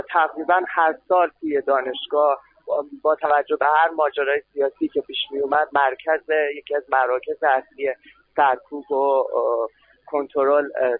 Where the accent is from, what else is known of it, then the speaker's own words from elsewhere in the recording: Iran; moved away; من الان 3 سال از ایران آمدم بیرون فرار کردم